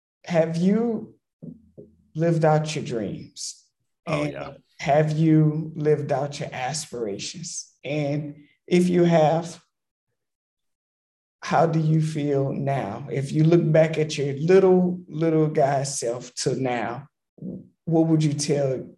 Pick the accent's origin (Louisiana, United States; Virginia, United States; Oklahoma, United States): Louisiana, United States; born there; Yeah, I was born in Louisiana, so I'm LSU territory.